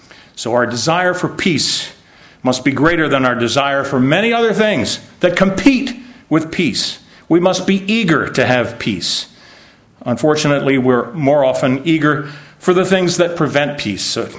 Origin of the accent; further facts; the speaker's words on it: Scotland, United Kingdom; Now, I talked to my dad about Loch Lomond, and he'd been there many times. We're all from Scotland.